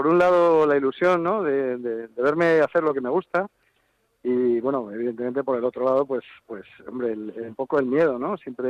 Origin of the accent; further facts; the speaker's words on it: Madrid, Community of Madrid, Spain; now in Collado Villalba, Spain; yo vivo ahora actualmente en Collado Villalba. Ajá. Pero vamos, yo he nacido en Madrid y vamos, soy madrileño de totalmente, de toda la vida, como quien dice.